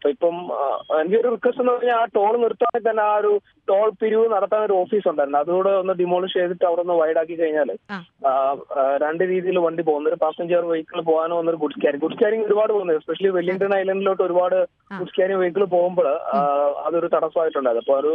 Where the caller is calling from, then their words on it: Kundannoor, Kerala, India; ഞാൻ കുണ്ടന്നൂരിൽ നിന്നാ വിളിക്കുന്നത്